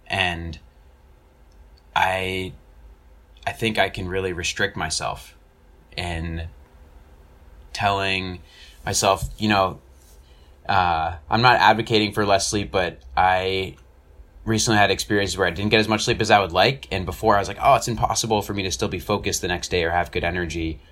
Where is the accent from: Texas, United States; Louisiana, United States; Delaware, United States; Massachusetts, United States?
Massachusetts, United States; Boston; I am from Boston, and I am studying school psychology in graduate school right now.